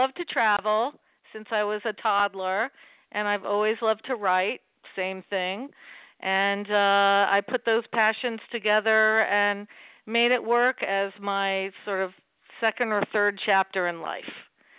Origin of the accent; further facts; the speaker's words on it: Port Chester, New York, United States; now in Stamford, United States; I live in Stamford, Connecticut. So I don't actually live in Westchester, but I grew up in Portchester, which is in Westchester County, and I know it really, really well.